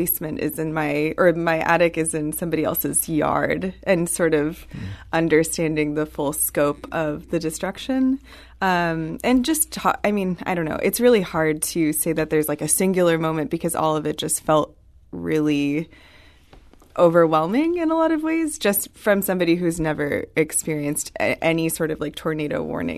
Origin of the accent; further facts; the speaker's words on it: California, United States; I am from California and I've never experienced any sort of tornado.